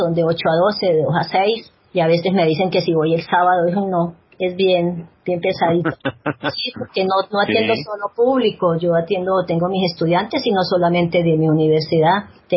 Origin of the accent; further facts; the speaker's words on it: Santander, Colombia; No, señor, yo soy santandereana.